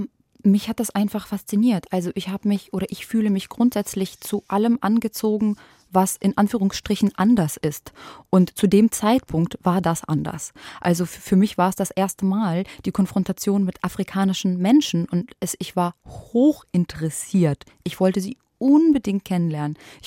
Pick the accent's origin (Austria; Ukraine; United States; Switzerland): Ukraine; first language Russian; now in Germany; Ja, das ist meine Muttersprache.